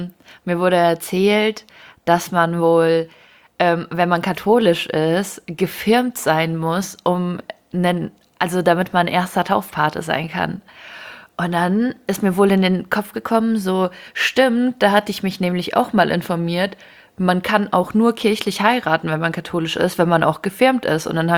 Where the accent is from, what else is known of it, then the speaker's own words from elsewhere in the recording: Ukraine; now in Germany; ich komme aus der Ukraine.